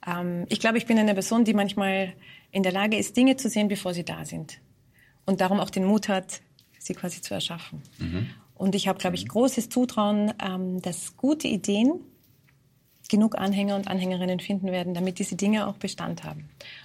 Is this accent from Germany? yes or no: no; Vienna, Austria; Also für mich wird Simmering immer ganz besonders sein, weil das ist der Bezirk, wo ich geboren bin und aufgewachsen bin.